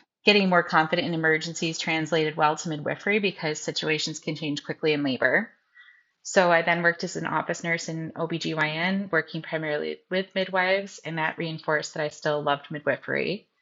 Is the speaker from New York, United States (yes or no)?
yes; Auburn, New York, United States; now in Marcellus, United States; I'm originally from Auburn, New York, and I now live in Marcellus with my husband and our three daughters.